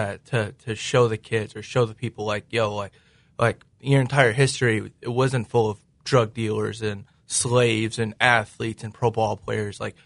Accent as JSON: {"language": "English", "town": "Memphis", "region": "Tennessee", "country": "United States", "tie": "born or raised there", "said": "growing up in Memphis, Tennessee, in a minority majority area"}